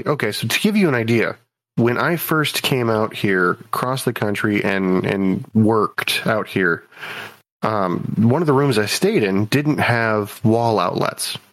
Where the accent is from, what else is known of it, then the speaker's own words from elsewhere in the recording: United States; as an American, it gave me what I consider to be a minor insight into how everything else was, because I wasn't taught any of this like from someone else's perspective, you know?